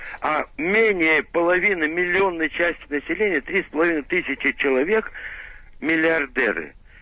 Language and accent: Russian; Saint Petersburg, Russia; я из Санкт-Петербурга. Мне 74-й год.